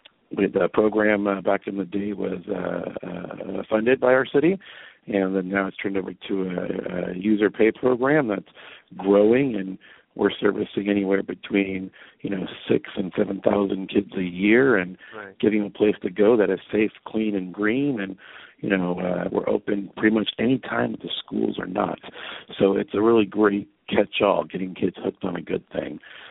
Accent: Manhattan Beach, California, United States; and super proud to be growing up in the Manhattan Beach school system, and here I am today, just trying to give back a little something to what I took out.

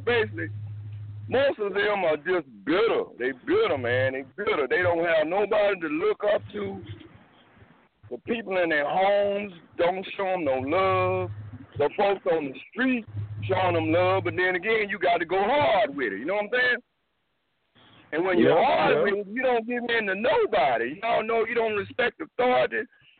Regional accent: Dallas, Texas, United States; Now, me and Deacon Reverend Lewis, we come from South Side Dallas. You know, we were some of the first, you know, youngsters, man, that really started, you know, growing up in South Dallas.

